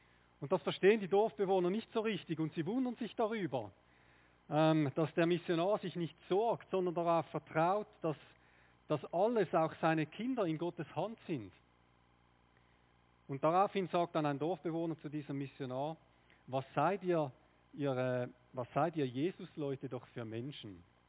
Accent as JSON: {"language": "German", "country": "Switzerland", "said": "Das ist vielleicht das, was wir als Schweizer so aussuchen würden, ja."}